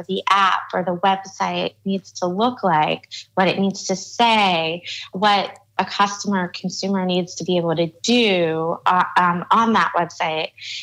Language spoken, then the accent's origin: English; Philadelphia, Pennsylvania, United States; also born or lived in New York City; I grew up in Philadelphia, but I moved to New York City and started continuing to do design for startups